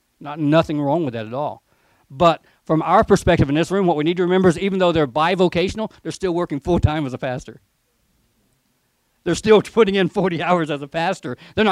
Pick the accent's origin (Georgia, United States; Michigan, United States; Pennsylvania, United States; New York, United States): Georgia, United States; now in California, United States; I grew up in Georgia, and I'm looking for still the weird stuff, because in Georgia we have a stereotype of California